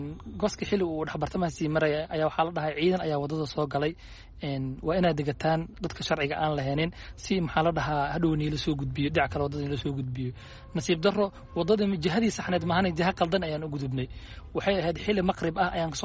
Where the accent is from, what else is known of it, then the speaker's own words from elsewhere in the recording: Mogadishu, Banadir, Somalia; moved away; Waxay ahayd sanadkii 2008-kii, waxaan joogay Muqdisho, waxaan ahaa reer Muqdisho, waxaan ka baxay si sharci darro ah.